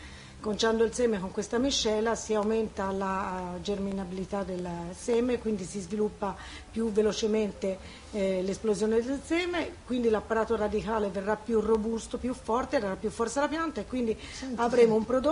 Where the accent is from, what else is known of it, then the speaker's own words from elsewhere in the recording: Tuscany, Italy; No, sono toscana.